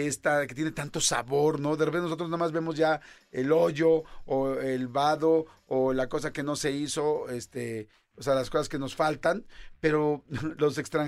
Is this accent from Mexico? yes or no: yes; Mexico; luego no nos damos cuenta nosotros como mexicanos lo que tenemos.